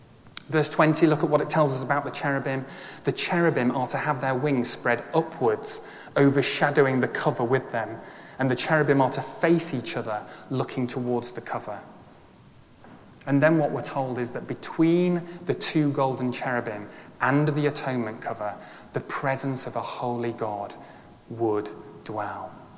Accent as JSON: {"language": "English", "region": "Yorkshire and the Humber", "country": "United Kingdom", "accent": "northern", "said": "And quite a northern, because I'm from Yorkshire, but not stronger accent as my wife."}